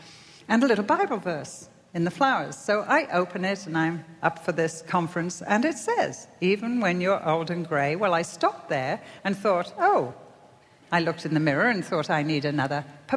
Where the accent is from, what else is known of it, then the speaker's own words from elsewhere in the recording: United Kingdom; of course, I'm British, so I don't know your history.